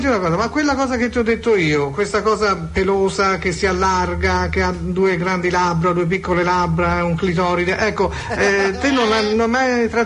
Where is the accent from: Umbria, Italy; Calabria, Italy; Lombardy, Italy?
Umbria, Italy; Perugia; Io sono di Perugia.